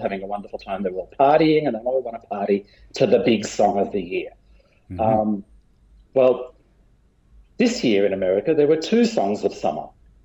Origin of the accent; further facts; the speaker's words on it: Australia; in the same time I was growing up in Australia, she's almost my age